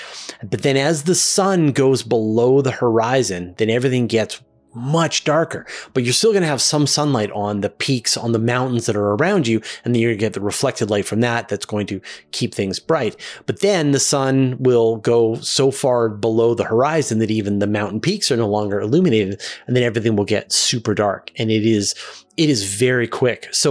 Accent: Canada; as a Canadian citizen, I have to vote for my government. And so it's my job to build up a level of expertise in the policies of the various parties in my country

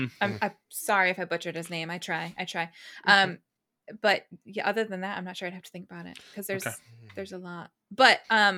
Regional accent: Rochester, New York, United States; And I only remember because I'm from Rochester and there's a street named Mount Hope in Rochester as well.

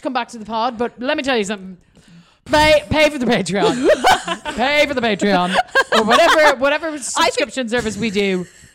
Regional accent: Kildare, Leinster, Ireland; Yeah, I'm from Kildare. I used to work on a horse farm.

